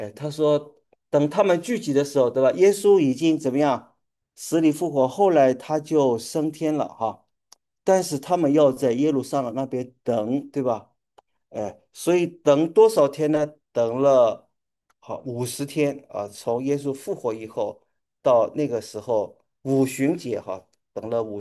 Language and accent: Chinese; Wenzhou, Zhejiang, China; 比如说我是温州人，对吧？ 我会当然会讲温州话，对不对？但是我不会讲上海话，我也不会讲东北话，呵呵，或者说我不会讲广东话